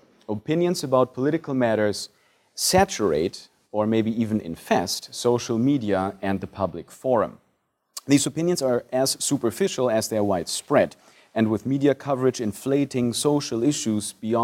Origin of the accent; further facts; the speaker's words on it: Germany; also born or lived in Italy; So I am not English, obviously. I'm German, and I follow the politics there more than I do here. I also lived in Italy for 15 years